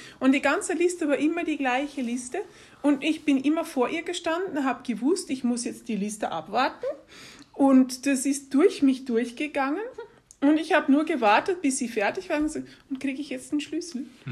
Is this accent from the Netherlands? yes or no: yes; Netherlands; German is a second language; Also meine Eltern sind holländisch und also ich bin in Holland groß geworden und habe die Familien dort gesehen.